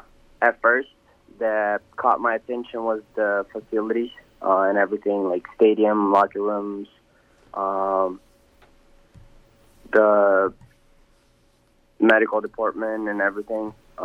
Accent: Santa Maria, Rio Grande do Sul, Brazil; now in United States; Santa Maria, Brazil, yeah.

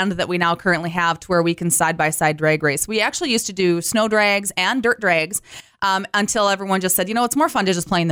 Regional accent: North Dakota, United States; You know, we're from North Dakota. We're kind of rednecks around here

